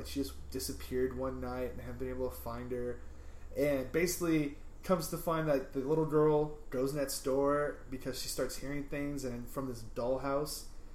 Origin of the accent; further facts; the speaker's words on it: California, United States; Yeah, we're from California, we're not on a farm, so.